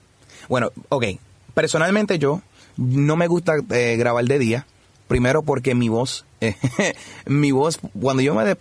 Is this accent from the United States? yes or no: yes; Connecticut, United States; me mudé de vuelta a Connecticut, que es de donde soy, donde nací, y seguí mi carrera ahí